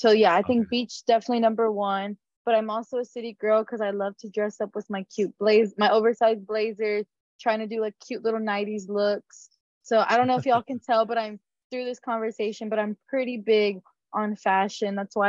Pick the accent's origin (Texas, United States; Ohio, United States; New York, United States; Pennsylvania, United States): Texas, United States; Brownsville; Yes, I'm from the Valley. I'm from Brownsville, Texas. And then I went to Los Fresnos High School.